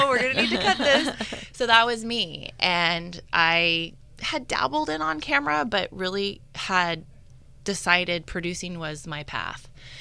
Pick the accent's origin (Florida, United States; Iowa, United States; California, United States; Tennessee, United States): California, United States; So I played sports growing up in Sonoma County. I played everything starting when I was little here.